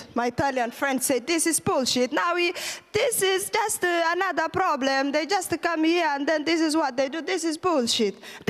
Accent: Kenya; So we grew up in Kenya.

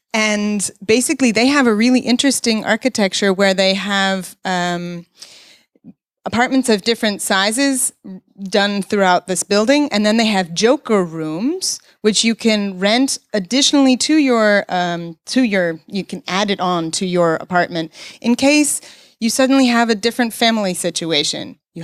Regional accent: United States; moved away as an adult; now in Germany; I am an American, as you might have heard, and I've been living here for 11 years, so I'm pretty deep in the German system at this point.

